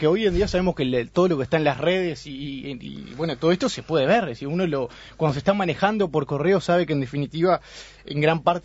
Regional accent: Uruguay

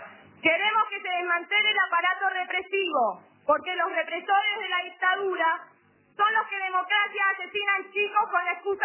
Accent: Buenos Aires, Argentina; born there; Nací aquí, en la ESMA. Aquí mi mamá … me trajo al mundo

